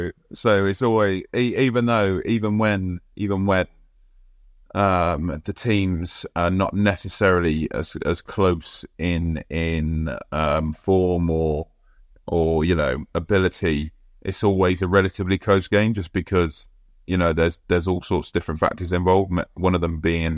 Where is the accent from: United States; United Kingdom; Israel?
United Kingdom; England; as an Englishman